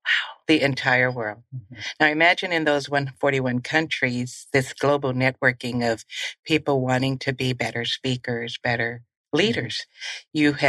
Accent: Moreno Valley, California, United States; Southern California. Riverside, Moreno Valley area, for those who are listening and you're familiar with that area.

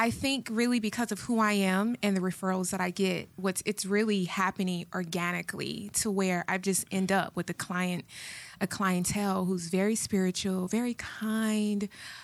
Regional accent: Kissimmee, Florida, United States; also born or lived in Miami, United States; And from there, when I was about 11 or so, I moved to Kissimmee, Florida.

